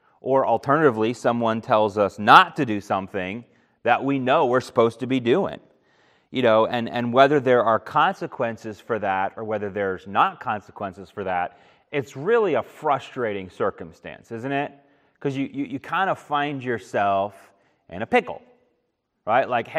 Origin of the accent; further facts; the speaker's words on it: Japan; I grew up in Japan, y'all know that, and I went to public school in Japan for 3 years, kindergarten, first and second grade.